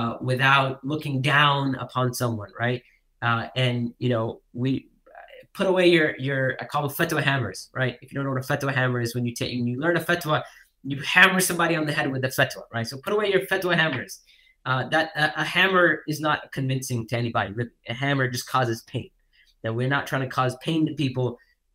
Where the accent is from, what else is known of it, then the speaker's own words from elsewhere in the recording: United States; American culture, being an American myself, I can say this, American culture is exported, right?